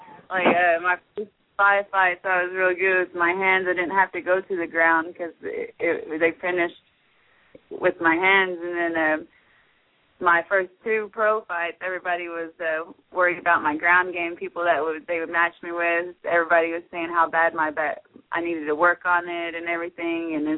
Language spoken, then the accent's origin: English; Tahlequah, Oklahoma, United States; I'm actually from Tahlequah, Oklahoma. It's the heart of Cherokee Nation, right in the middle of.